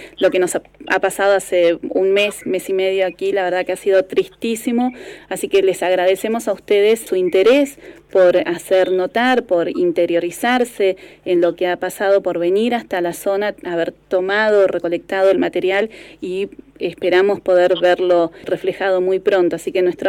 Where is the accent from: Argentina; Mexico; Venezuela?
Argentina; Patagonia; yo siendo patagónica, siendo aquí de la zona